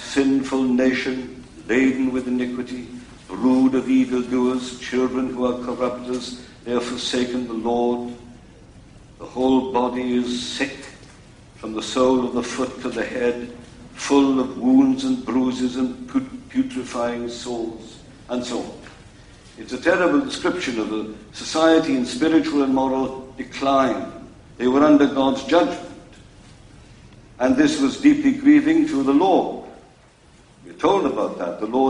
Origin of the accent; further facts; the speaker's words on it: United Kingdom; And I said, "We're from Britain."